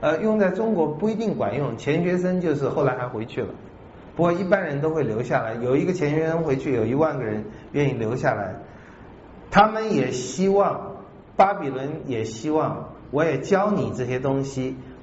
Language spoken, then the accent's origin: Chinese; Taiwan; 当然了，我们台湾人是很想赚你的钱的。